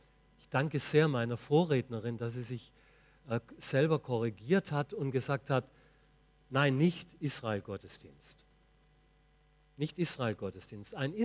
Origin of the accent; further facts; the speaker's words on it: Weinheim, Baden-Württemberg, Germany; Und ich komme aus Weinheim. Weinheim an der Bergstraße.